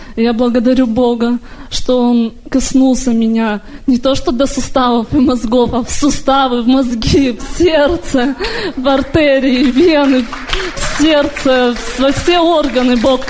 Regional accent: Portland, Oregon, United States; я из Портленда, штата Орегон.

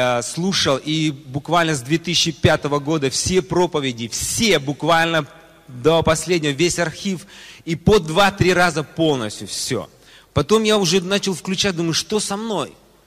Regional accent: Kazakhstan; я из Казахстана.

